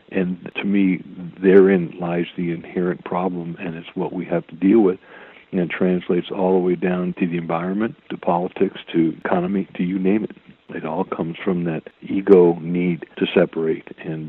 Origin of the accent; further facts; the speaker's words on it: United States; Well, number one, I'm a Christian first. Okay. And I'm an American first.